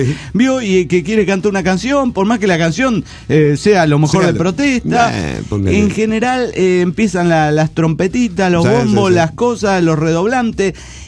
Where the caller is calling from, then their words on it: Tultepec, State of Mexico, Mexico; de Tultepec, Estado de México.